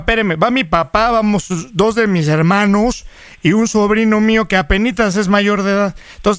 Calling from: Michoacán, Mexico; nosotros somos de acá de Michoacán. Vamos a ir para la ciudad de México.

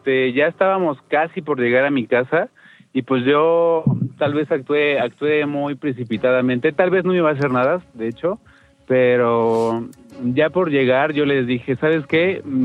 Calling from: Azcapotzalco, Mexico City, Mexico; Aquí de Azcapotzalco, CDMX.

